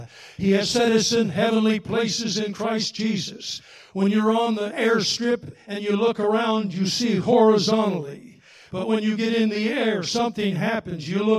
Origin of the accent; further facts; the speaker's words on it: Manitoba, Canada; born there; whether it's Kentucky, whether it's Texas or South Carolina or Manitoba, the place where I was born in Canada